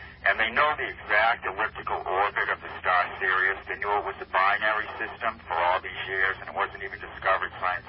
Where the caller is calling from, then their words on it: Hollywood, California, United States; I'm in Hollywood.